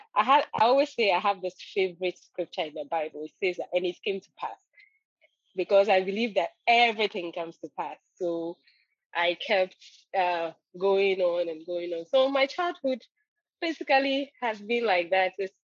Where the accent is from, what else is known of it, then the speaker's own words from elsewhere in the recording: Nigeria; also born or lived in Ivory Coast; Well, my life, I was born in Ivory Coast. So my parents are missionaries in Ivory Coast. They are Ghanaians anyway. But so by the time we were five, my dad had to further his studies in Nigeria. So we moved to Nigeria. And then I started school there.